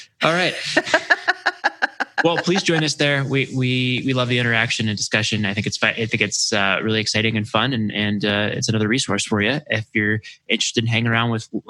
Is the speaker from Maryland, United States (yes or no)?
yes; Maryland, United States; I grew up in Maryland near the Naval Academy, and I've always been fascinated and had a lot of admiration for the Navy.